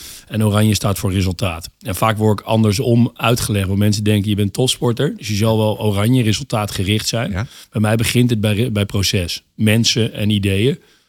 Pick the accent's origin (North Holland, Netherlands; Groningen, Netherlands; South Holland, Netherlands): Groningen, Netherlands; also born or lived in Tilburg; Ik ben trouwens geboren in Tilburg, opgegroeid in Groningen.